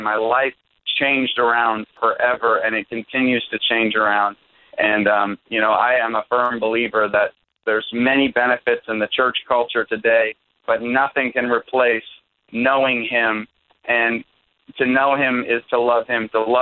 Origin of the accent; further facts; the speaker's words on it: Bar Harbor, Maine, United States; now I'm from Acadia National Park area in Bar Harbor, Maine.